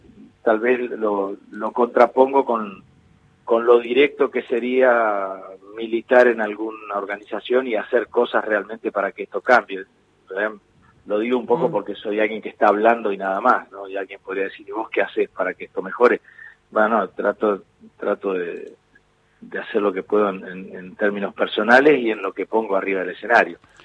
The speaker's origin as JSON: {"language": "Spanish", "country": "Argentina", "said": "como somos los argentinos"}